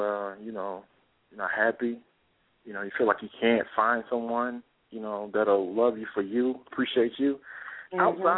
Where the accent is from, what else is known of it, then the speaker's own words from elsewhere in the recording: Atlanta, Georgia, United States; born there; Well, I was born in Atlanta, Georgia, is where I reside.